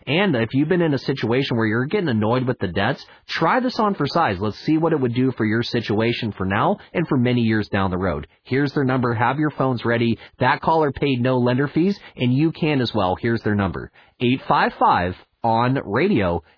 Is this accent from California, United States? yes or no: no; Weirton, West Virginia, United States; I'm born and raised in Weirton, West Virginia. Right across the bridge is a place called Steubenville, Ohio